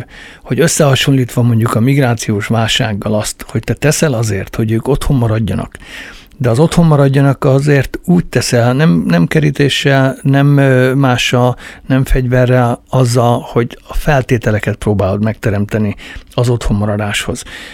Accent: Hungary; Kicsit hasonlítanám ahonnan én jöttem faluról, a régi falusi Magyarországra is.

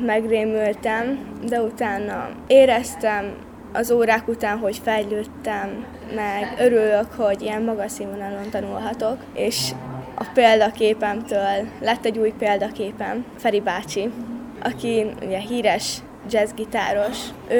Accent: Püspökadány, Hajdú-Bihar, Hungary; Hajdú-Bihar megyei vagyok, és Püspökadányból jöttem.

